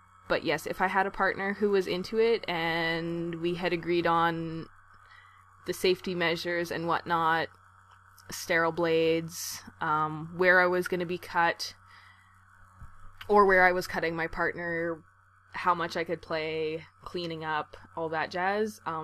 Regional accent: Canada; Plus, I mean, I'm Canadian

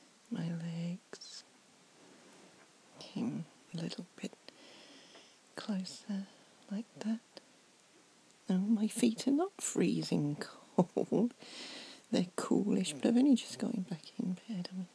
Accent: United Kingdom; Sorry, I can't stop saying sorry. I'm British, you know.

